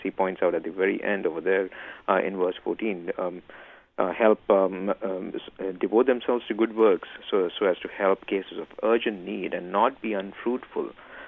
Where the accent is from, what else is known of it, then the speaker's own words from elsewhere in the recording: India; because I come from India, and over here our church, the India Evangelical Lutheran Church